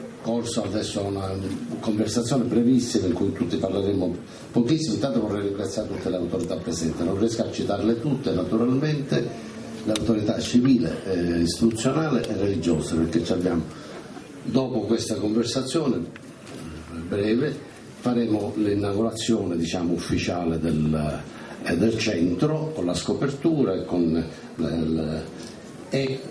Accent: Casteldaccia, Sicily, Italy; io sono di Casteldaccia, quindi conosco bene anche le vicende più da vicino

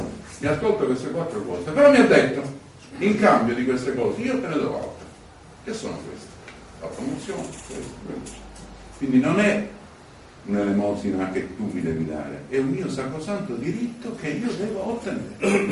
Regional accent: Sicily, Italy; se mi presentavo e dicevo sono siciliano

